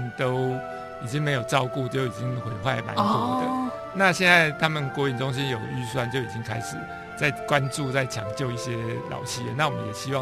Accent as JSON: {"language": "Chinese", "town": "Puli", "region": "Nantou County", "country": "Taiwan", "tie": "born or raised there", "said": "因为我小时候在埔里，"}